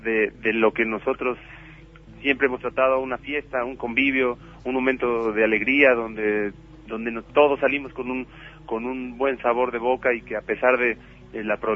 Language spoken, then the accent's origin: Spanish; Mexico City, Mexico; nosotros siendo chilangos